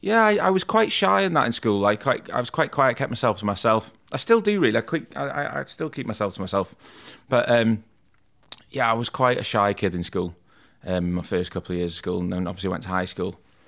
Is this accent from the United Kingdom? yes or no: yes; Wales, United Kingdom; I'm from North Wales, which is probably about 45 minutes down the road from here. Lived in a place just outside of... Have you ever heard of Rhyl?